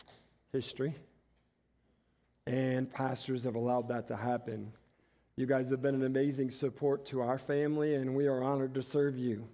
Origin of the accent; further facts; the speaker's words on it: Detroit, Michigan, United States; I was raised in Detroit, Michigan metro area, predominantly African-American community.